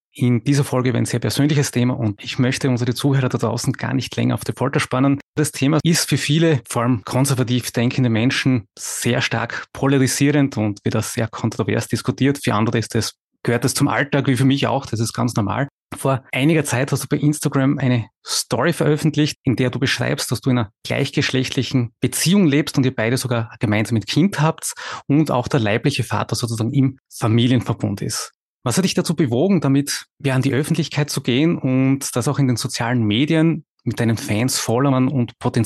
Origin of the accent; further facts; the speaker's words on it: Styria, Austria; accent: Styrian; Ich selbst hadere ja auch noch, meinen steirischen Dialekt stärker zu zeigen oder auch in den Podcast-Folgen, wobei es kommt ja eh immer wieder raus.